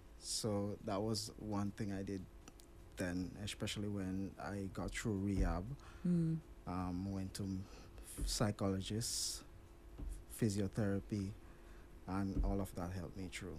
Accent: Jamaica; now in Trinidad and Tobago; I'm actually a Jamaican. I've been in Trinidad almost 16 years now.

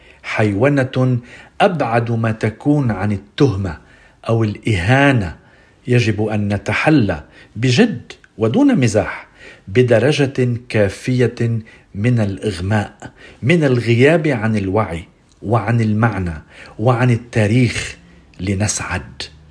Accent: Lebanon; نحن أنجزنا كلبنانيين التوازن الصعب وصرنا نموذجا وأمثولة

